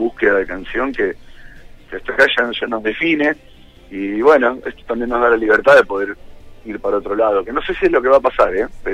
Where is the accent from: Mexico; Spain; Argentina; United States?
Argentina; Junín, Buenos Aires Province; amigos de mi pueblo, yo soy de Junín también, igual que la mayoría de ellos.